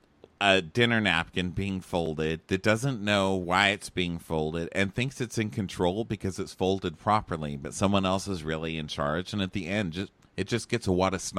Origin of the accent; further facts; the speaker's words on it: Texas, United States; I would love to be on Dallas just because I'm from Texas and love it.